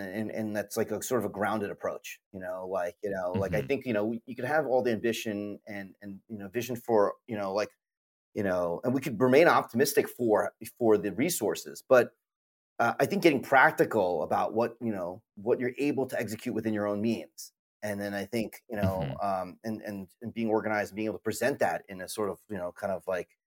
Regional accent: United States; because we're American, you know, we think a lot about, you know, releases here, domestic releases here

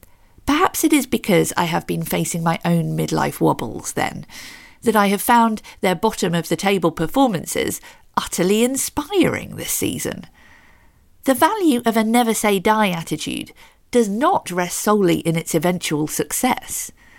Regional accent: Luton, East of England, United Kingdom; I have been closely following the fortunes of Luton Town, my hometown football club

